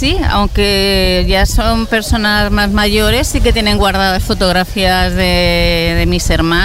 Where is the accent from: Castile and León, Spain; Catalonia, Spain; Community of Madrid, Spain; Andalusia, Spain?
Catalonia, Spain; Barcelona; De Barcelona.